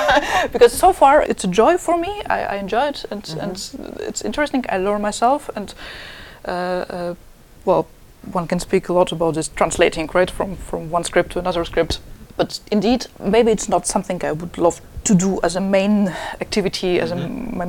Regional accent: Latvia; English is a second language; I'm from Latvia, Latvian uses quite a bit of diacritical marks.

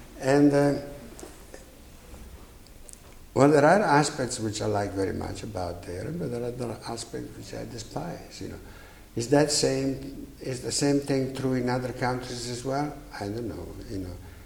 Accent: Milan, Lombardy, Italy; English is a second language; I come from Milano. In Milano, there are 5 drawers.

